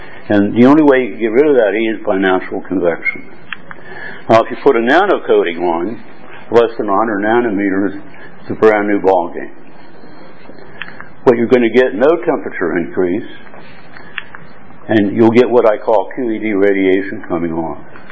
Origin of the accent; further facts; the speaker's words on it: United States; now in Hong Kong; I'm an American living in Hong Kong.